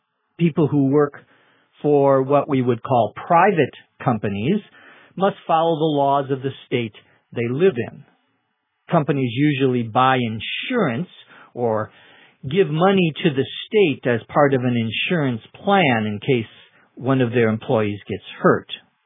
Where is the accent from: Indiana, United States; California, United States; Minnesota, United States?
Minnesota, United States; which is just next to my home state of Minnesota in the north central part of the U.S., what we call the upper Midwest.